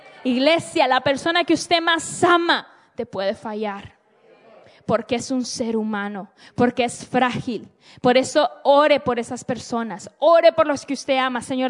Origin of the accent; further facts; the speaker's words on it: Honduras; yo soy de Honduras, somos catrachos. Soy catracha, de la cabeza a los pies, y pentecostal, de la cabeza a los pies.